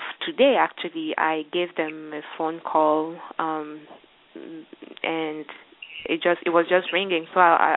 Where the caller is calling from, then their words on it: Michigan, United States; and I'm calling from Michigan.